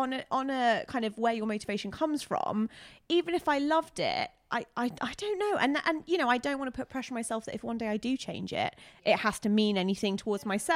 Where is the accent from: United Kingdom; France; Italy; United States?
United Kingdom; England; you know, the biggest thing is I'm English.